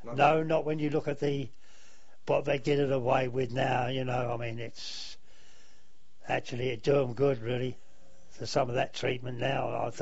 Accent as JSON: {"language": "English", "town": "Eltham", "region": "London", "country": "United Kingdom", "tie": "born or raised there", "said": "Eltham here. I've been born and bred in Eltham. That's 68 years, coming up to 69 years next June."}